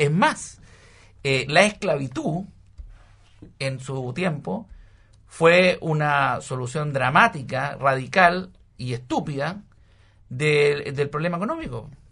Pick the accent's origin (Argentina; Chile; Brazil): Chile; Somos más chilenos, o sea que la gente quiere tener, los chilenos queremos nacer y crecer en Chile porque hay más oportunidades.